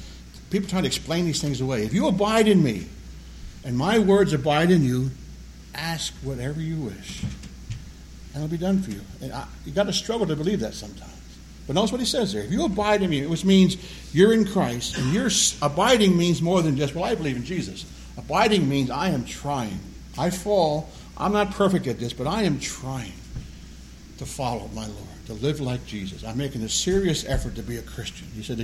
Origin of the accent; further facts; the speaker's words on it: United States; But God caused me to be born to American parents. I'm an American.